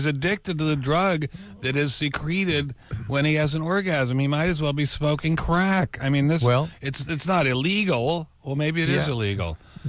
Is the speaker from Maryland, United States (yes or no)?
yes; Silver Spring, Maryland, United States; I grew up in a suburb of Washington, D.C., called Silver Spring, Maryland.